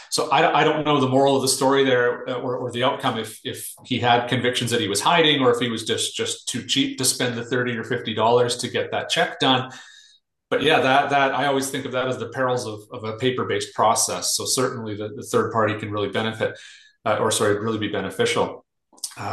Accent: Canada; And so there's that false assumption as a Canadian that if you get a certificate with the Ottawa Police Service crest on there, you can have confidence

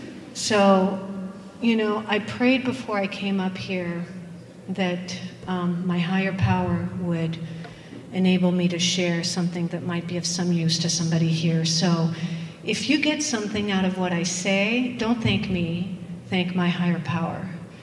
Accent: Paris, Île-de-France, France; I grew up in Paris, which is why I knew how to say bûche

